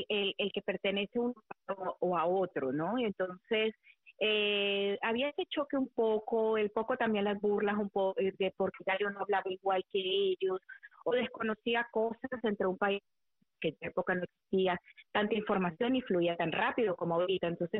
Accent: Bogotá, Capital District, Colombia; also born or lived in Quibdó; Bueno, yo nací en Quibdó, Chocó, Colombia, como mencionaste. A los pocos días de nacida, mi familia se fue hacia Bogotá, la capital de Colombia. Y cuando teníamos yo 7 años, nos mudamos para Venezuela.

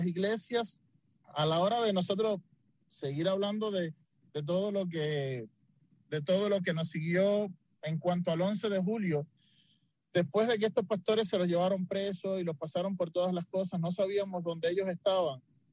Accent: Cuba; como cubanos

